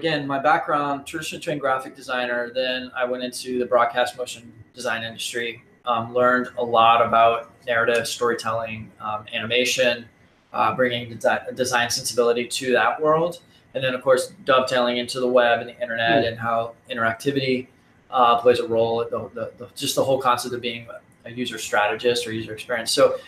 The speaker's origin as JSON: {"language": "English", "region": "Florida", "country": "United States", "tie": "born or raised there", "lives_now": "Charlotte, United States", "said": "I grew up in Florida, so coming back down here from Charlotte is"}